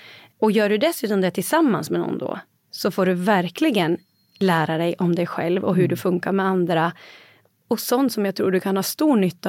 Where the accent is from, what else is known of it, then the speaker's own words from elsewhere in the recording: Dalarna County, Sweden; Jag kommer ju från Dalarna som en väldigt, väldigt stark region.